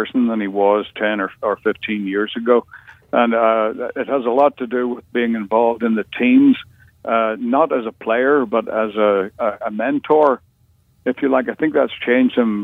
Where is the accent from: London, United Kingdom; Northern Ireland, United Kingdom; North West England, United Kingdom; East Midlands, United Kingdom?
Northern Ireland, United Kingdom; I grew up in Northern Ireland in the 50s and 60s and 70s. And, it was an urban war zone